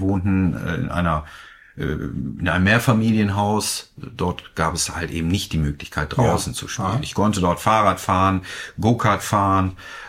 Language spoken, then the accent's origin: German; Werden, North Rhine-Westphalia, Germany; born there; Geboren wurde ich in Werden im Krankenhaus tatsächlich.